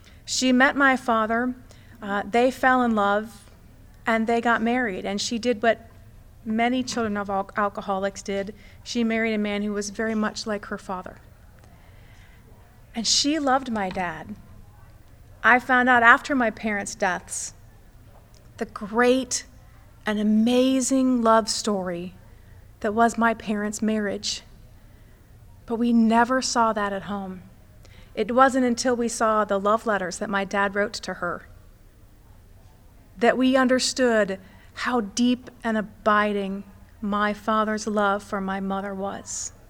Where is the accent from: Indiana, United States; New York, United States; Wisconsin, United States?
Indiana, United States; now in Columbus, United States; I grew up in Indiana, but she was, funny enough, she was a Buckeye fan. When I moved to Columbus, she was very, very happy.